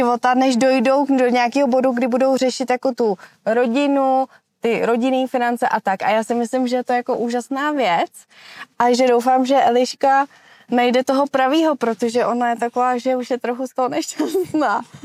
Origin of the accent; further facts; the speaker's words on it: Prague, Czechia; a já jsem z Prahy